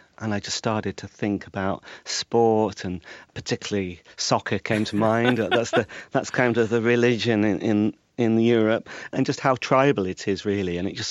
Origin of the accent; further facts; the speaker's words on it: Preston, North West England, United Kingdom; My hometown is Preston, which the local team is Preston North End.